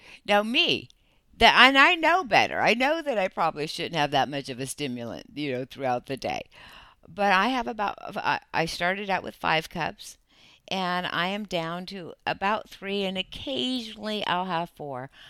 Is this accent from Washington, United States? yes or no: yes; Seattle, Washington, United States; I grew up in Seattle, Washington. I started drinking coffee when I was 12 years old